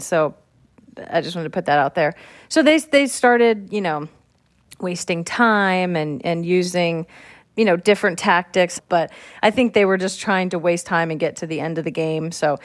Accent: California, United States; I'm from California.

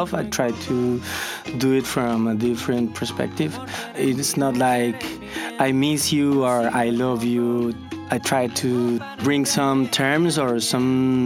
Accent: Dominican Republic; and I'm from Dominican Republic.

